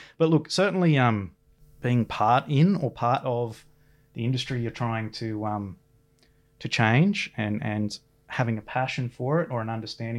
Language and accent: English; Newcastle, New South Wales, Australia; now in Sydney, Australia; We're both originally from Newcastle, met at the uni here, before my wife, who is also from Newcastle, couldn't handle the cold in Canberra anymore.